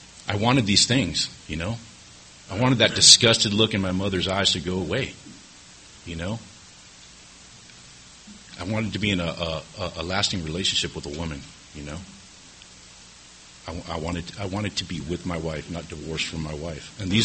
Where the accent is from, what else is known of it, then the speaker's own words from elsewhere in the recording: Imperial Beach, California, United States; I started going to South Bay Pioneers down in Chula Vista because I was from Imperial Beach. But I wanted to get the hell out of Imperial Beach